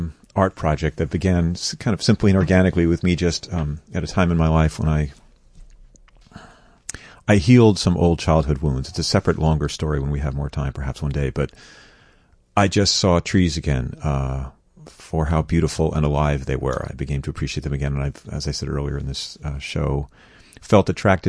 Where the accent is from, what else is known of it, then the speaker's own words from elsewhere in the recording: New York, United States; I grew up in New York, very rational minded, and you kind of learn to guard some of your stuff.